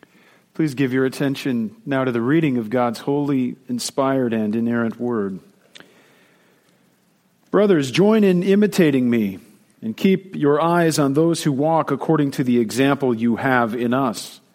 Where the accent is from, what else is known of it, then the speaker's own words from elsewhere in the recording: Illinois, United States; also born or lived in Philadelphia; I was born and raised in Illinois. And I only spent about a five-year jaunt in Philadelphia, living out in eastern Pennsylvania while I attended seminary.